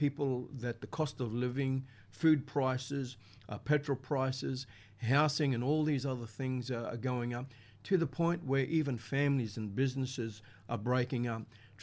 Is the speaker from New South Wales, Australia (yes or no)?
no; Wandekla, Queensland, Australia; also born or lived in Atherton; So I grew up there and born in Atherton, but I grew up in Wandekla. And I mean, that's out there in the sticks.